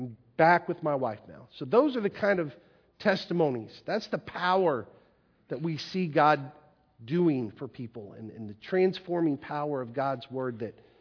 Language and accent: English; Plant City, Florida, United States; I'm from Plant City. We have a camp in Plant City.